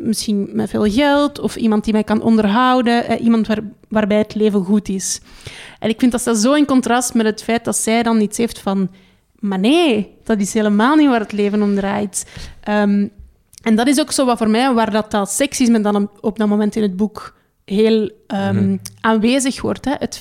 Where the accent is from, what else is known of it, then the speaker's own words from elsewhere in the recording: Nigeria; Ik kom wel terug naar Nigeria, het land waar ik geboren ben, waar ik ben opgegroeid